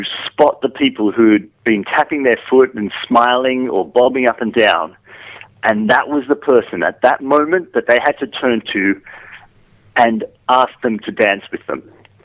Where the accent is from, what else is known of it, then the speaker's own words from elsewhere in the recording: Australia; being Australian, listen, you know, the British are very conservative.